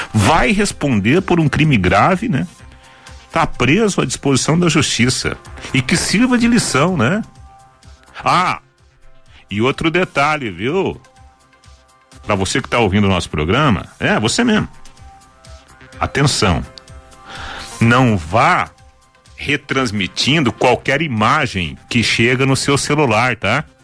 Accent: Água do Pari, Brazil; Imagina um piazinho que nasce na roça, né? Onde eu nasci lá na Água do Pari e cresci até os 22 anos.

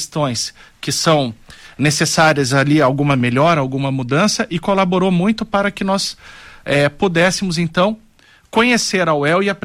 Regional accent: Londrina, Paraná, Brazil; also born or lived in Rolândia; Sou londrinense, nasci no Hospital Mater Dei. Morei um curto período em Rolândia, mas vida toda aqui em Londrina e região.

